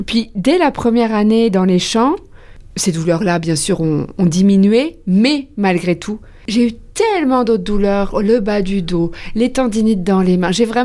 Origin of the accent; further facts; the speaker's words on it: Nouvelle-Aquitaine, France; Moi, je viens de l'ouest de la France, du Poitou des Deux-Sèvres, en fait, pour être plus précise. Ça fait que c'est pas très, très loin de l'océan Atlantique, c'est au centre de la France.